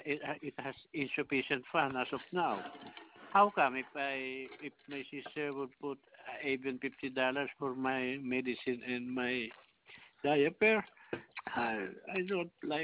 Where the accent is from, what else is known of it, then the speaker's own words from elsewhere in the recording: Philippines; English is a second language; now in San Antonio, United States; I'm not too good in English. I'm from the Philippines, so could you please bear with me?